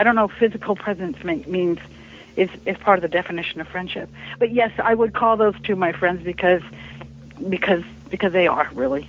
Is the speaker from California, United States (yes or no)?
yes; Oakland, California, United States; also born or lived in Berkeley / San Francisco; I grew up in Oakland and Berkeley and San Francisco